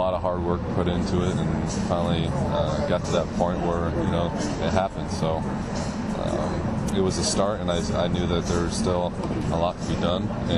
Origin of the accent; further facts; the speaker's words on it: Lincoln, Nebraska, United States; I grew up in Lincoln, Nebraska, actually not too far from Kansas City.